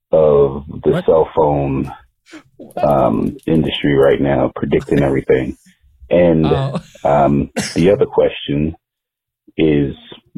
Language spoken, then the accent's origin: English; North Carolina, United States; I am from North Carolina